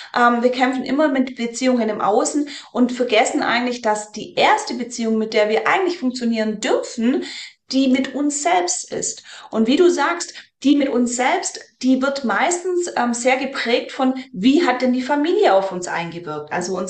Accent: Ulm, Baden-Württemberg, Germany; ich komme aus dem Raum Ulm

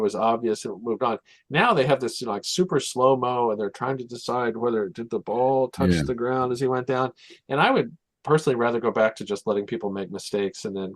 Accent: Kansas City, United States; I was watching with a friend of mine. I grew up with in Kansas City.

